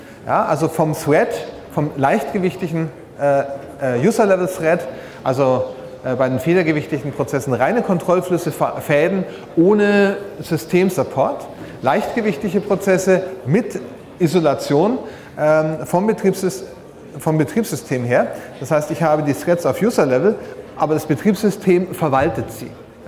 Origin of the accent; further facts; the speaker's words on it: Bavaria, Germany; Also als Franke kann man sich das ganz leicht merken.